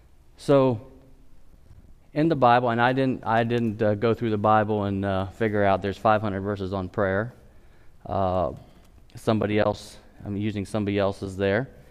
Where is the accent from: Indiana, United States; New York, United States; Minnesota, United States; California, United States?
Indiana, United States; LaGrange; born there; I remember as a youngster, I was born in LaGrange here